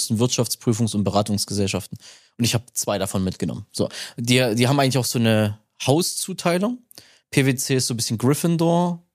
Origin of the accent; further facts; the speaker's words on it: Saxony, Germany; moved away as an adult; now in Lucerne, Switzerland; Ich komme eigentlich aus Sachsen, Nähe von Chemnitz, bin da aufgewachsen. Wohne jetzt seit 4,5 Jahren in der Schweiz, in Luzern, also direkt Zentralschweiz, direkt am See dort und Berge. Das ist alles so eingebettet, so Heidiland.